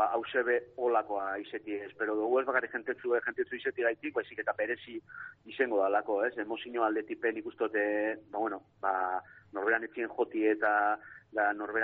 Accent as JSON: {"language": "Basque", "town": "Gernika", "region": "Basque Country", "country": "Spain", "said": "beti begu Gernikarrak gara"}